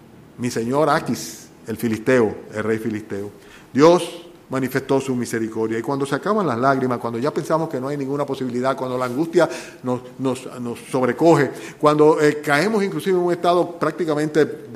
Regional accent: Dominican Republic; que se pusieran, como diríamos dominicanos, capicúan, o sea, se pusieran chivos

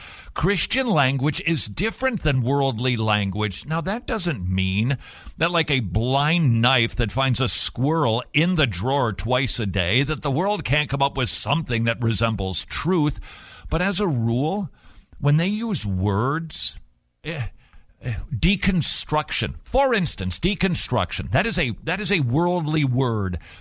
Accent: United States; I kind of didn't really follow that exactly because I'm an American and we watch football

